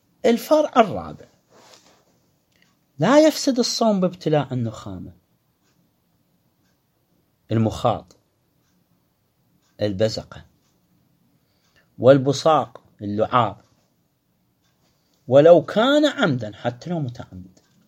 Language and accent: Arabic; Iraq; accent: Iraqi; العلك اللي احنا نصيح له بلهجتنا العراقية العلج